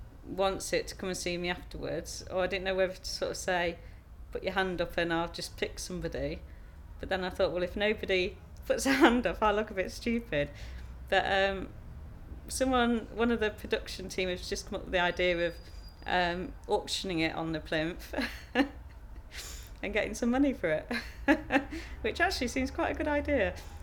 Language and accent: English; Cleethorpes, Yorkshire and the Humber, United Kingdom; I'm 36 and I'm from Cleethorpes.